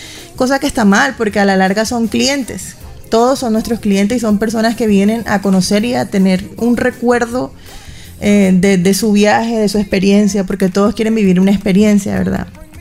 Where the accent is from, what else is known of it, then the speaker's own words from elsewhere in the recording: Barranquilla, Atlántico, Colombia; now in Cauca, Colombia; yo soy de Barranquilla, pero vine aquí a estudiar. Enamoradísima del Cauca, no pretendo irme jamás.